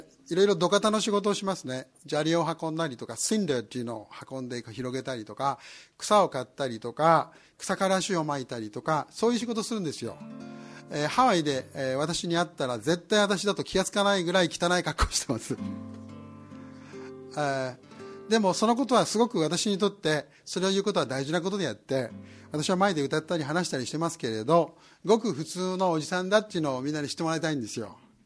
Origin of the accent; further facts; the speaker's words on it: Kumage, Yamaguchi, Japan; 私山口県の出身なんですよ。熊毛郡熊毛町高水村っていうど田舎なんですね。